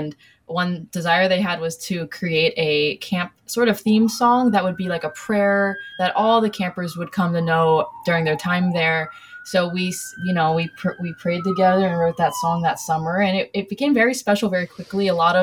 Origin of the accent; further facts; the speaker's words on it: Downingtown, Pennsylvania, United States; I'm from outside of Philadelphia. So specifically Downingtown, Chester County, PA. I grew up over here and always loved doing music.